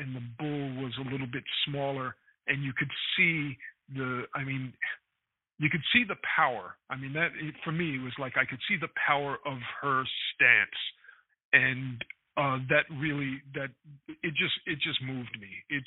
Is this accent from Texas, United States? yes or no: no; New York City, New York, United States; The one that just leaps out at me is a picture of my hometown. It's the Empire State Building